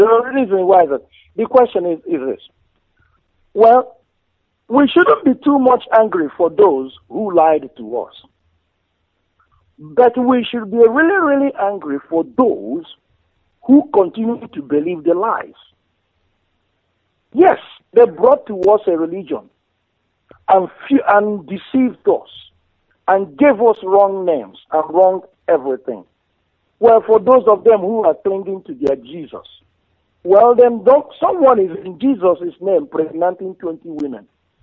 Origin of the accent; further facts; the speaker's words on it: Iho, Imo, Nigeria; I'm from Iho Ikeduru.